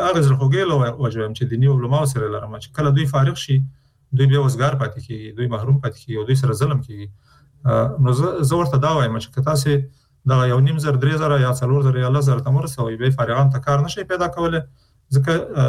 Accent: Afghanistan; نو چون موږ د افغانستان خلک یو، د افغانستان په هر فرد که هغه نظام کې که بیرون د نظام موږ پرې مکلفیت لرو

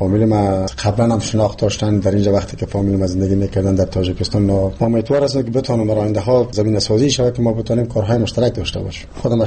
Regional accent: Jalalabad, Nangarhar, Afghanistan; born there; من خودم یک تاجیک و کس پنشیر، پدر مادرم از پنشیر است، ولی من در جلال آباد تولد شدم. ولی من افتخار میکنم هر دوی زبان بر من زبان مادریم است.

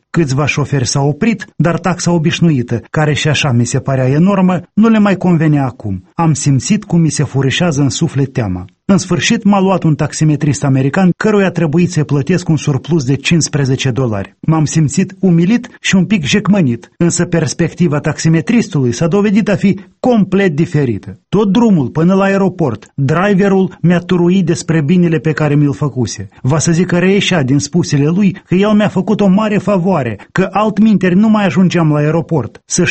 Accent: Moldova; Auzind că sunt din Moldova, o țară săracă

